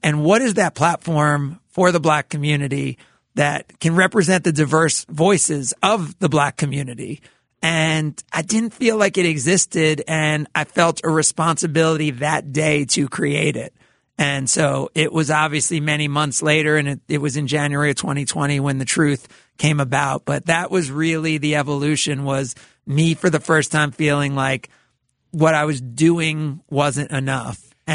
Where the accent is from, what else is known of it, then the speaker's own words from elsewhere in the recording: New Jersey, United States; now in Milwaukee, United States; I'm from the East Coast and I'm from Jersey.